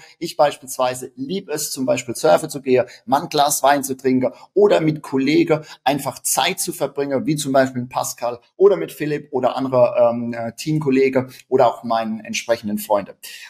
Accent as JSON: {"language": "German", "region": "Rhineland-Palatinate", "country": "Germany", "accent": "Palatinate German", "said": "wie du unschwer an meinem Dialekt hörst, bin ich Pfälzer und das ist auch gut so."}